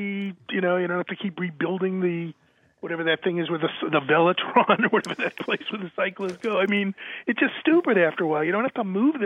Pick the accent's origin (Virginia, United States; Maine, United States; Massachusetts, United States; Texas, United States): Massachusetts, United States; Boston; I kind of think of when I travel around, if I said I was from Boston, people say, oh, great city.